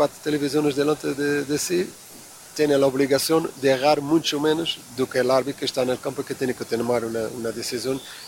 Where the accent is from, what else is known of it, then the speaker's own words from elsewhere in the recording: Portugal; Spanish is a second language; para mí era muy fácil llegar aquí como portugués